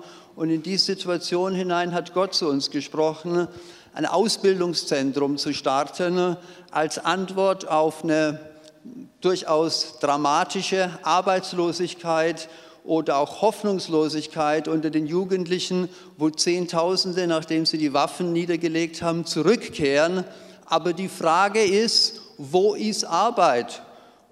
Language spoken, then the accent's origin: German; Ulm, Baden-Württemberg, Germany; Meine Frau und ich, wir kommen aus Ulm, das wurde schon gesagt